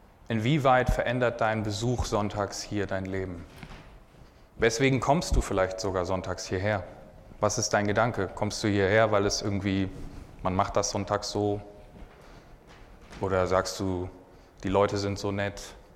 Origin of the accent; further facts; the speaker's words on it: Hamburg, Germany; also born or lived in Bremen; now in Frankfurt, Germany; Ich komme aus Frankfurt derzeit, ursprünglich aber aus Hamburg und Bremen. Das heißt, ich bin Norddeutscher.